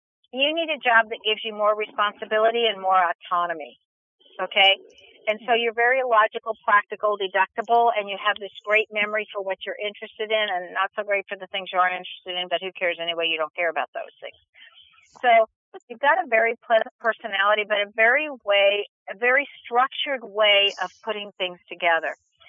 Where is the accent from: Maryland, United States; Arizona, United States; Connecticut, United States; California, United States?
California, United States; Point Loma; I could always see that from the house I grew up in, because I grew up here in Point Loma.